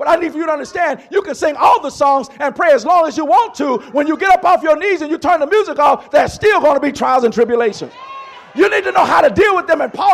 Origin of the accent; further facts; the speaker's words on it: Mississippi, United States; And when I was growing up in Mississippi, it was called Bargain Annex.